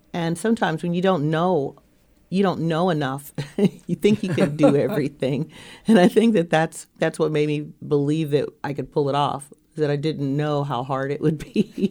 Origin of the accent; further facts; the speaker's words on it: Pittsburgh, Pennsylvania, United States; The cultural district is very different from what it was when I was growing up in Pittsburgh.